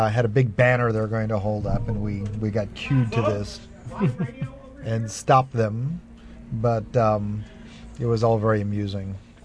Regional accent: United States; I'm a mud. I'm an American mud.

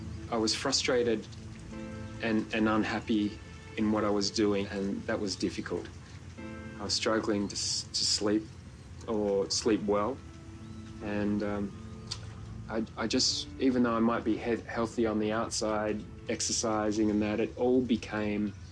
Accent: Sydney, New South Wales, Australia; I'm from Sydney, Australia.

